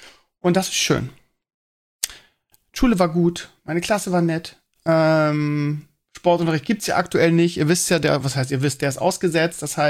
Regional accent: Bremen, Germany; ich kannte die als Bremer vorher nicht

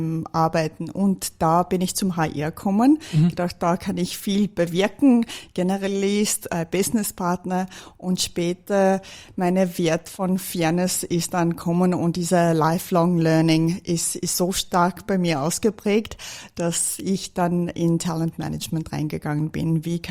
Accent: Johannesburg, Gauteng, South Africa; moved away as an adult; now in Austria; Ich bin in Südafrika, in Johannesburg, geboren und aufgewachsen.

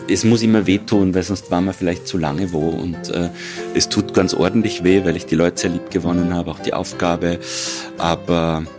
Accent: Salzburg, Austria; ich als Salzburger

